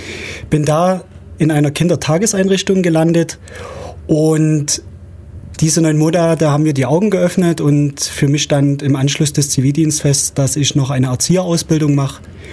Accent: Chemnitz, Saxony, Germany; born there; now in Ulm, Germany; Also wie man es vielleicht hört, ich komme gebürtig aus Chemnitz, bin jetzt seit September 2010 hier in Ulm.

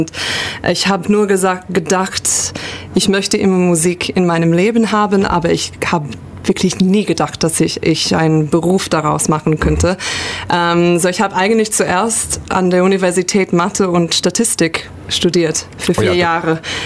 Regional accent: Sydney, New South Wales, Australia; German is a second language; now in Germany; Nein, ich komme aus Australien. Das hört man doch auch, glaube ich. Ja. Ja, ich komme aus Sydney. Bin aber seit 7 Jahren jetzt in Deutschland.

